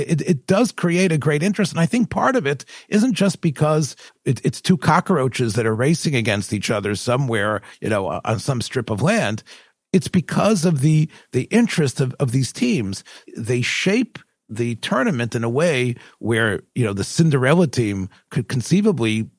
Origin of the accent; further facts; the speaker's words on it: Memphis, Tennessee, United States; I'm from Memphis. We've talked about, of course, you know, our connection through Memphis.